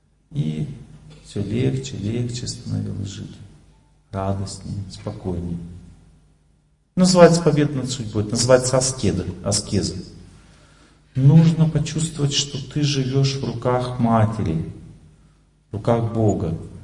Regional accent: Tolyatti, Samara Oblast, Russia; Она очень похожа на ту природу, где я вырос. Я вырос в Тольятти, это тоже Волга.

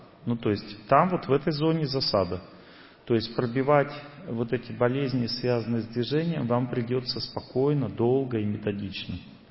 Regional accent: Tolyatti, Samara Oblast, Russia; also born or lived in Urals; Я сам вырос на Волге. С 4 лет я из Урала переехал в Тольятти. С 4 лет до 18 лет я жил в Тольятти. На Волге. А потом еще 7 лет жил на Волге в Самаре

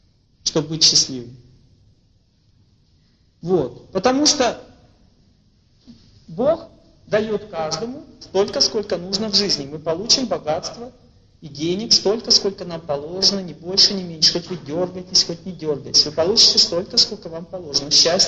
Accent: Russia; born there; Мы родились здесь, в России.

